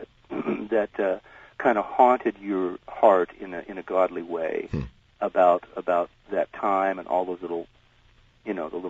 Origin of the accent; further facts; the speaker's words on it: San Jose, California, United States; I was raised in Northern California in San Jose